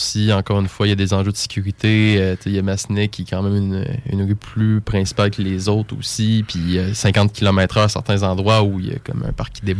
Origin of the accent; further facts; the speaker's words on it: Lévis, Quebec, Canada; Puis pour moi, Lévis, c'est ma ville, c'est ma place.